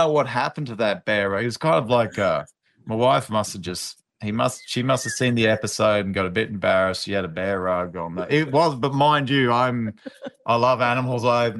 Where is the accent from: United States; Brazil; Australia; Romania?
Australia; Toowoomba, Queensland; it was so interesting growing up in Toowoomba, this small blue-collar town.